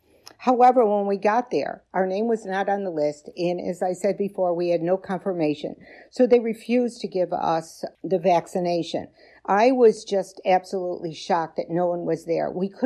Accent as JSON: {"language": "English", "town": "Boca Raton", "region": "Florida", "country": "United States", "said": "I'm from Boca Raton, Florida"}